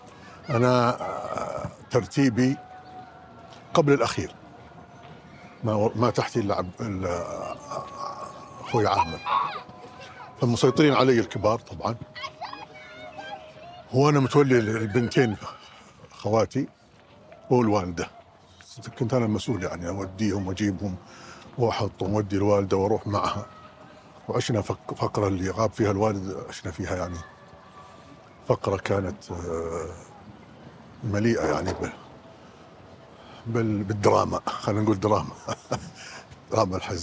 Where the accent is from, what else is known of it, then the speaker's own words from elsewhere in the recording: Riyadh, Riyadh Province, Saudi Arabia; أنا ولدت في الرياض اللي لو ما في ولا واحد من الجيل الجديد يتخيلها ولا يتوقعها.